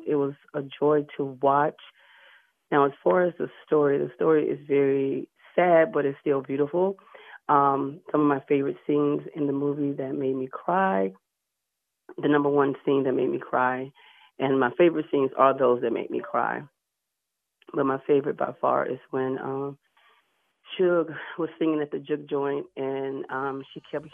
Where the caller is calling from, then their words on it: Clayton, North Carolina, United States; I am calling from Clayton, North Carolina.